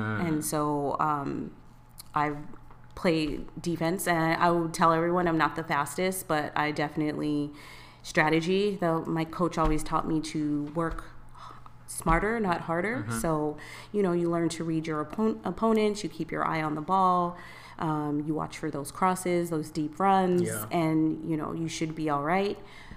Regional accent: London, United Kingdom; born there; I was born in England. I was born in London

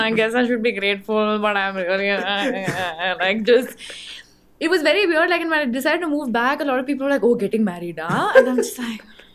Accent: India; also born or lived in United States; I came back to India and that first year I was like, damn, I'm really American. Because that's when I realized like my entire adult life happened in the US, right?

